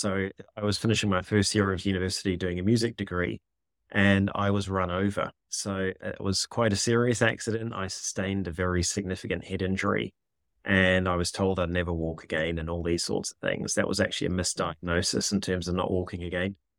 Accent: Nelson, New Zealand; I was visiting my mum in Nelson, New Zealand. So I should say my accent is that's where it's from. Much as I like Australians, I'm not Australian. I'm a New Zealander.

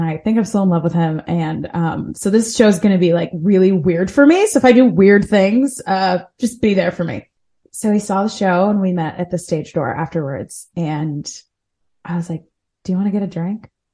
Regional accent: Delaware, United States; I grew up in Delaware. He grew up in Jersey.

